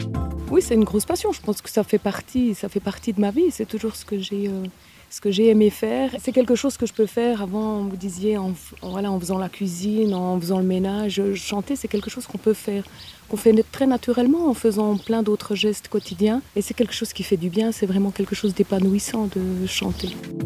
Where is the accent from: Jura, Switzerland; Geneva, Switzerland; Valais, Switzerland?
Jura, Switzerland; Epauvillers; Pour ma part, je viens d'Épauvillers, j'ai toujours vécu ici, j'ai juste passé quelques années ailleurs pour mes études, mais je suis vraiment accrochée à cette terre